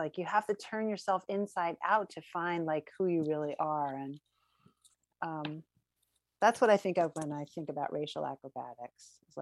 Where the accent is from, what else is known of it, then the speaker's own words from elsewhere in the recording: Queens, New York, United States; when I think back about my growing up in Queens, the neighborhood was fairly diverse